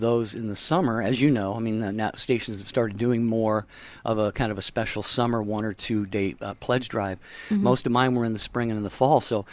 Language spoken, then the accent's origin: English; Seattle, Washington, United States; now in California, United States; My home state, actually, Seattle, my hometown.